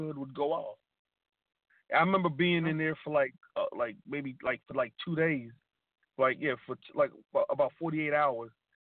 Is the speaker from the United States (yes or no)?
no; Sierra Leone; You know, I come from, you know, my family, we're from Sierra Leone.